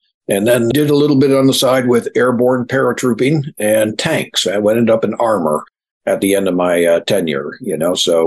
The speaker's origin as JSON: {"language": "English", "town": "Buffalo", "region": "New York", "country": "United States", "said": "As a matter of fact, I'm originally from Buffalo, New York, and I took that coming ice age rather seriously."}